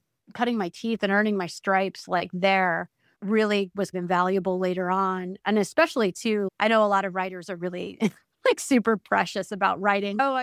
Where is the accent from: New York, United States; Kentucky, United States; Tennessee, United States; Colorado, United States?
New York, United States; also born or lived in Los Angeles; I lived in LA for a long time, and I lived in LA for 11 years, and I grew up in New York.